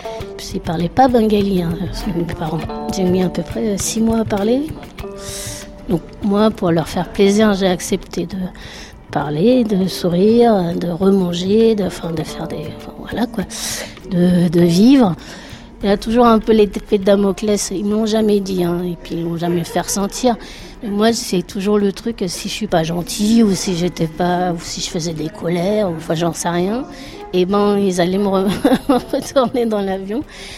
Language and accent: French; France; en tant que française